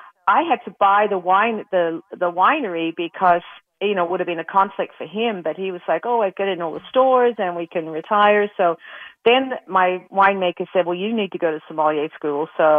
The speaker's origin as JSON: {"language": "English", "country": "Australia", "said": "and the fact that I came from Australia."}